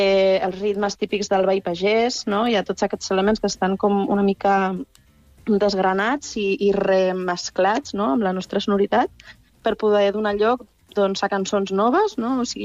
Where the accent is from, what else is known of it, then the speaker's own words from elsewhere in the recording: Ibiza, Balearic Islands, Spain; jo mateixa com a eivissenca, sóc eivissenca però de pares no eivissencs, i no havia conegut el cant redoblat fins fa poquíssim.